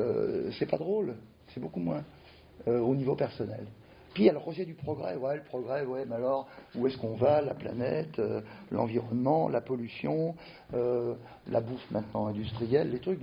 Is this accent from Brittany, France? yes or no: no; Occitanie, France; dans mon patelin en Lozère